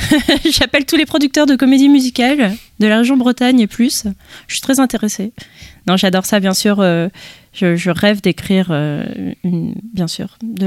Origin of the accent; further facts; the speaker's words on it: Brussels, Brussels-Capital Region, Belgium; j'ai grandi en Belgique, donc Bruxelles